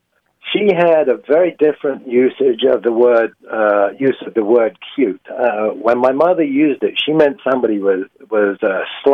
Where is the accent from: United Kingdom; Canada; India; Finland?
United Kingdom; England; now in Fort Worth, United States; I'm English, as you can probably tell.